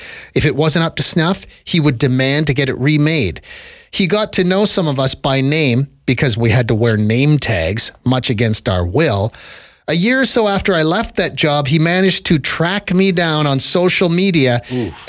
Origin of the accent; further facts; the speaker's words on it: Ontario, Canada; I grew up in Southern Ontario.